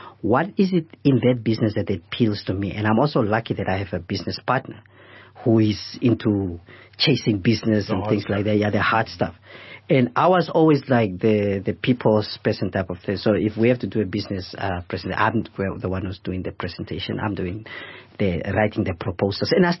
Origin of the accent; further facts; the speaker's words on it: Namibia; first language Oshiwambo; English is a second language; because I would speak Afrikaans, English, and Oshuambo, which is my mother tongue.